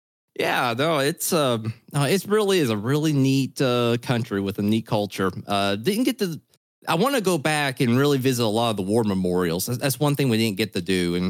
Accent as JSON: {"language": "English", "region": "the South", "country": "United States", "said": "I'm from the South and I just feel like Southerners just hate everyone."}